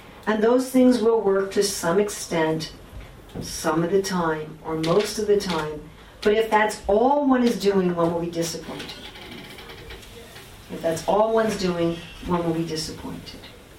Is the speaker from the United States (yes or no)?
yes; United States; You can all tell I'm from America, yes? So we have that in America.